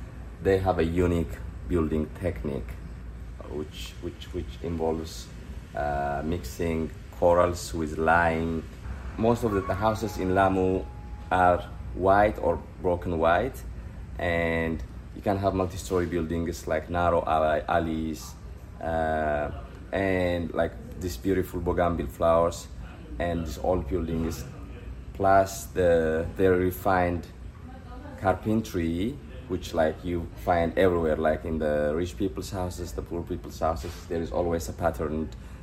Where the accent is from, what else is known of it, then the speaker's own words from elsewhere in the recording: Mekelle, Tigray, Ethiopia; These pieces are titled Makalongan and Makala 2. They depict their depictions of my hometown, Makala, where most of my family lives.